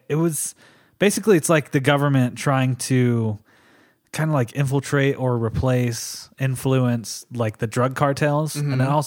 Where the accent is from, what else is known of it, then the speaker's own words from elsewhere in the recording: New Mexico, United States; cause I grew up in New Mexico. So it was, we always used to go to Juarez and like, we were always like scared to go to Juarez in the '90s